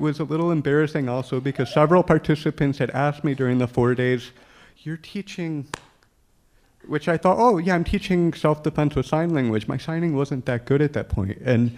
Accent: Chicago, Illinois, United States; I said, I'm telling them I'm from Chicago.

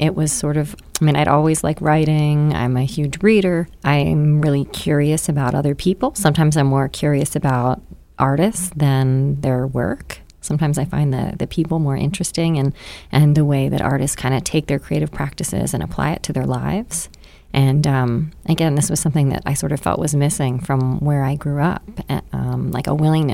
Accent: Westminster, Maryland, United States; So I'm from Maryland. I grew up in Westminster.

